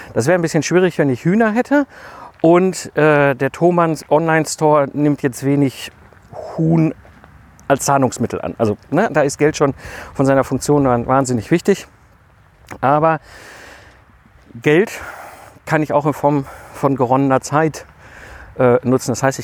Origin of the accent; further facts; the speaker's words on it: North Rhine-Westphalia, Germany; Jetzt komme ich ja aus dem Ruhrpott zwischen Kohle und Stahl groß geworden in den 80er und 90er Jahren.